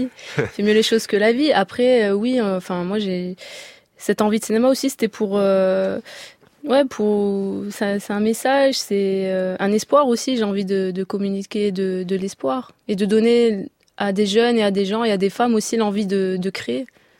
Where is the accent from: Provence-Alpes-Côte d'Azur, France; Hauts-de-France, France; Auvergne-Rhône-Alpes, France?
Provence-Alpes-Côte d'Azur, France; Marseille; moi, j'ai grandi à Marseille, dans les quartiers nord